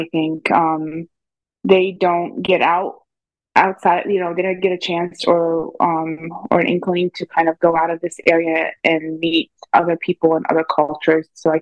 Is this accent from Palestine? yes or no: yes; Palestine; So usually I always kid by saying, "Oh, I'm from Ocean City," but they're like, "Where are you from?" Like, "Where are you really from?" I'm like, and then when I used to say I'm from Palestine, they were like